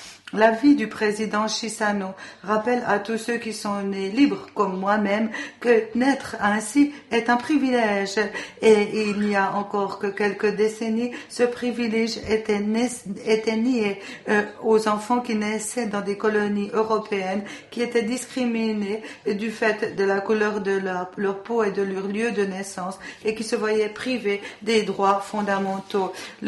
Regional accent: Portugal; Je suis portugaise

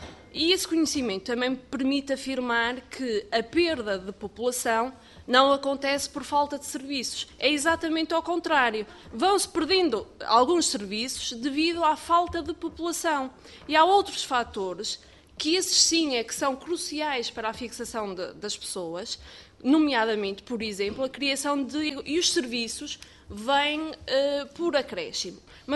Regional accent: Braga, Portugal; eu sou do Distrito de Braga, não sou residente no Conselho de Amares, a quem este projeto de resolução diz respeito, mas sou de um outro concelho do próprio Distrito de Braga

